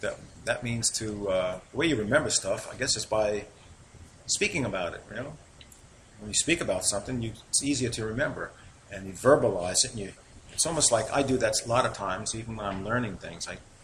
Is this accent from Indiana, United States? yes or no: no; New York, United States; accent: New York; I speak Hebrew with my New York accent.